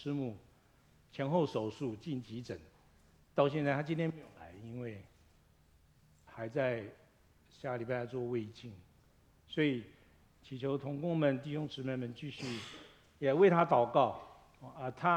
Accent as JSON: {"language": "Chinese", "country": "Taiwan", "lives_now": "Lafayette, United States", "said": "就好像那个我是台湾来，所以我们有一个叫刨冰哈，啊，搓冰啊，台语叫搓冰"}